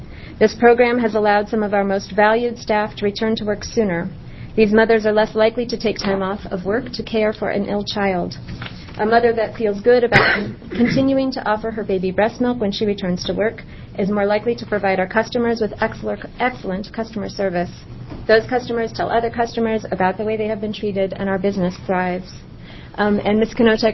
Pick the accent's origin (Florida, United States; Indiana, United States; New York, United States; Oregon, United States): Oregon, United States; Portland; from Portland, Oregon.